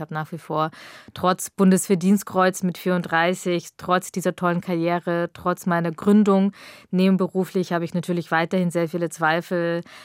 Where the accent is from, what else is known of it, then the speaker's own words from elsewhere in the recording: Augsburg, Bavaria, Germany; Also ich bin in Augsburg aufgewachsen